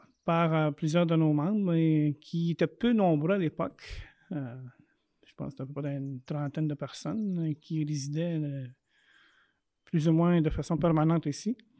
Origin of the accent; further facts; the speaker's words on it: Quebec, Canada; first language Anishinaabe; French is a second language; Oui, le premier, c'est sûr, c'est ma langue maternelle, Anishinaabe, le français, l'anglais, puis l'Atikamekw un peu, que je ne maîtrise pas nécessairement 100%, mais je la comprends quand ça ne parle pas trop vite.